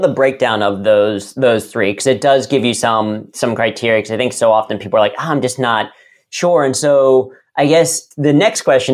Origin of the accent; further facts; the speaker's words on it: Cincinnati, Ohio, United States; at least growing up in Cincinnati, right? It's a global headquarters, you have it.